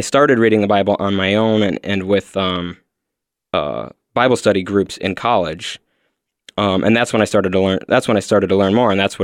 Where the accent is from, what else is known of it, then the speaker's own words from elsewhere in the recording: West St. Paul, Minnesota, United States; I'm from West St. Paul originally and grew up Catholic. So I was Catholic for 21 years and was baptized and did First Communion, Reconciliation, Confirmation, and I've kind of made the full switch because I'm an atheist now at this point.